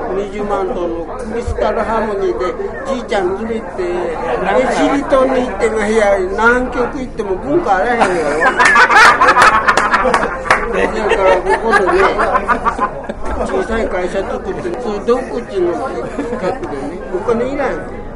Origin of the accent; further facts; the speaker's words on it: Tokyo, Japan; born there; 僕は東京生まれやからね